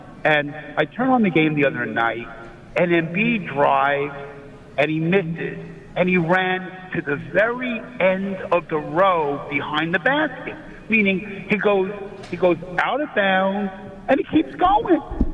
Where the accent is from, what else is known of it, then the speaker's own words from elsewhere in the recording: Bronx, New York, United States; Okay, I grew up in the Bronx.